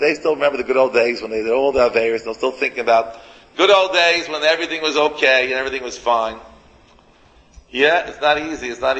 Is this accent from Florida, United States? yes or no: yes; Miami, Florida, United States; A fellow called me, I could say no, I come from Miami, I could do it.